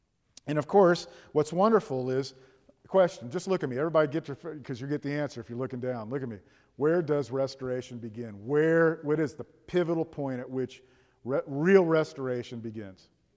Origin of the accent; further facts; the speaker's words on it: Miami, Florida, United States; I grew up in South Florida, Miami